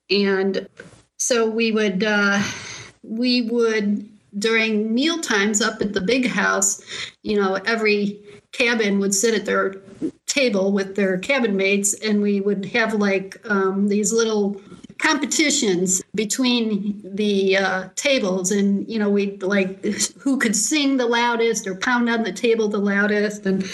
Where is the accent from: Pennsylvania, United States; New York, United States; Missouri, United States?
New York, United States; As a 9-year-old growing up in Western New York, outside of Buffalo, there is a camp called Cradle Beach Camp that I went to, and it's right on Lake Erie.